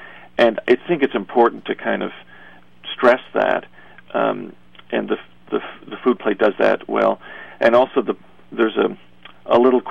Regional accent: Canada; Well, I mean, I'm a Canadian.

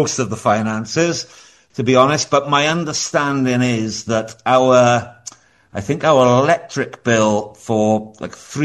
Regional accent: Wales, United Kingdom; moved away as an adult; now in China; I'm from South Wales. I currently live in a small city in China where I teach history and English. I've been in China for the last 6 years, 6 and a bit years.

